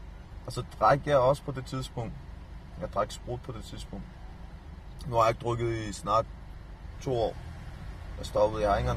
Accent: Albertslund, Capital Region of Denmark, Denmark; Jeg kommer fra Albertslund.

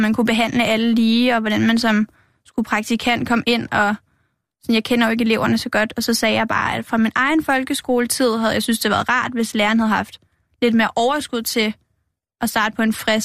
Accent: Vedbæk, Capital Region of Denmark, Denmark; now in Charlottenlund, Denmark; Fra Vedbæk.

